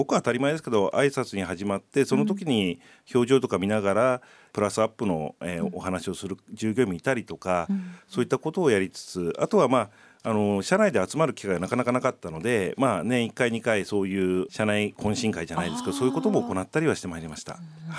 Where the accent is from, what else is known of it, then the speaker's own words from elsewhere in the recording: Tokyo, Japan; はい、私は群馬の人間ではなかったんですけれども、生まれ育ちは東京で、